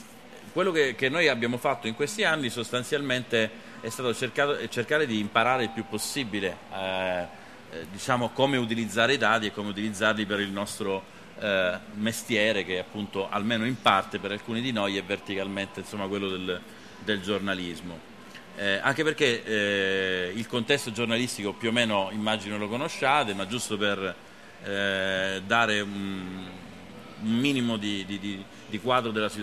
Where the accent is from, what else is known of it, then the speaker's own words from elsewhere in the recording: Sicily, Italy; also born or lived in Milan / Bologna; sono siciliano, ho vissuto a Milano e a Bologna